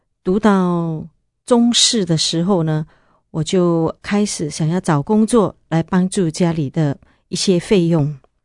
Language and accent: Chinese; Singapore; 我是从新加坡来的。我从小的时候呢，生长在一个不是很富有的家庭。